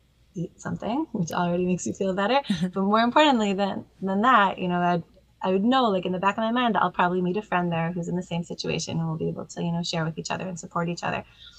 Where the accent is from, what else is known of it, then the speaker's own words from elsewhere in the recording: Jerusalem, Jerusalem District, Israel; So I was born in Israel. Oh. I was born in Jerusalem. My parents are Olim, where my English is from.